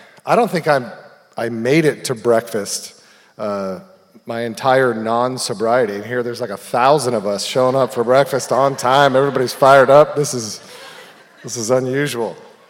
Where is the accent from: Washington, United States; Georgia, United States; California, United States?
California, United States; Hermosa Beach; I was born and raised in Hermosa Beach, like Mom said.